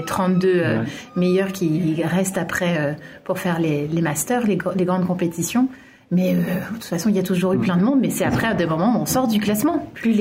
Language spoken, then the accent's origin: French; Île-de-France, France; also born or lived in Paris; Je suis née à Paris, j'ai grandi en région Île-de-France, mais maintenant je suis en Eure-et-Loire, à côté de Chartres.